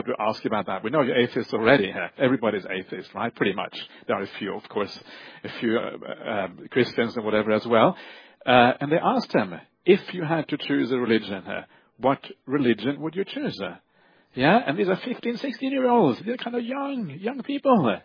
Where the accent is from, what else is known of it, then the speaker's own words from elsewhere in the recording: Norway; English is a second language; I'm from Norway, right? Norway also very materialistic